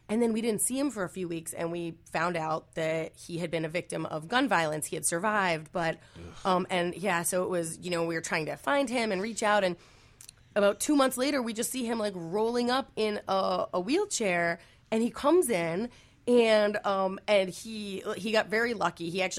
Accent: Scranton, Pennsylvania, United States; I was just, you know, growing up in Scranton, Pennsylvania.

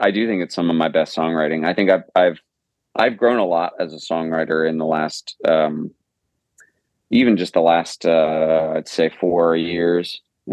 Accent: New York, United States; and I love my hometown. It's a small place that's kind of, you know, tucked away in the corner of the country, you know, and not a lot of people really know where it is or, you know, what upstate New York is like.

